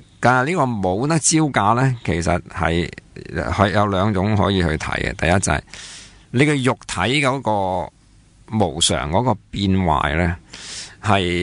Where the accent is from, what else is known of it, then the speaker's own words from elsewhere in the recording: China; 咁所以即系所以我哋中国人嗰阵，你唔好讲死初